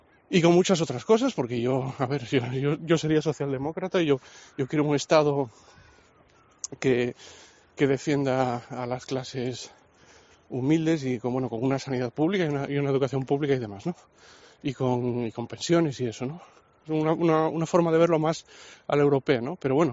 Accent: Grado, Asturias, Spain; tan pequeña como Pravia, por ejemplo, aquí en Asturias, ¿no? Más pequeña que mi pueblo, que es Grado.

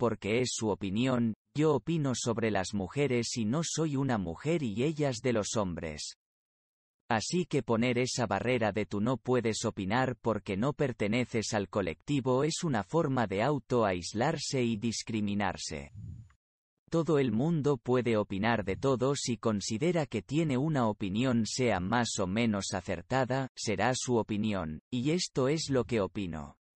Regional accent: Catalonia, Spain; yo soy catalán y reconozco que he vivido cosas que gente de fuera no conoce

